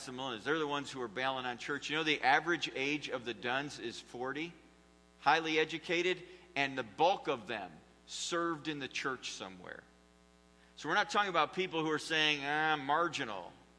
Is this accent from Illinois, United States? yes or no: no; Syracuse, New York, United States; I'm a diehard Syracuse University fan. I grew up in Syracuse.